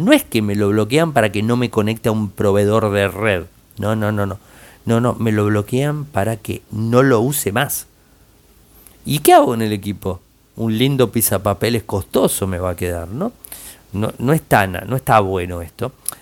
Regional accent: Mexico; Voy a Estados Unidos, soy mexicano, paso a Texas

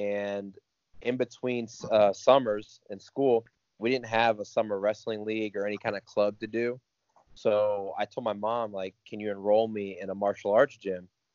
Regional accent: Parrish, Florida, United States; Yeah, so I was born down in Manatee County in Parrish, Florida. It's like a small 1 mile town, you know, a 2-lane road and just a bunch of farms and whatnot. And I was going to school up in Tampa

